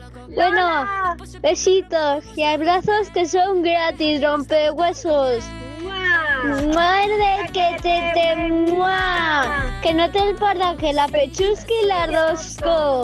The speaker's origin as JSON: {"language": "Spanish", "town": "Vinaròs", "region": "Valencian Community", "country": "Spain", "said": "de Vinaros"}